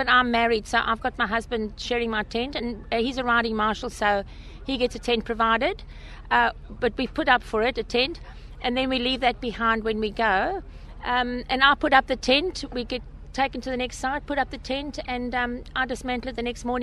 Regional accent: Perth, Western Australia, Australia; We came over from Western Australia, from Perth. I'm a school teacher there

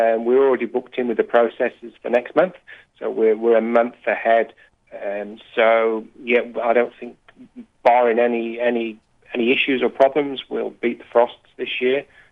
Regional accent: England, United Kingdom; now in Australia; Obviously, we're both English and we haven't come from a farming background

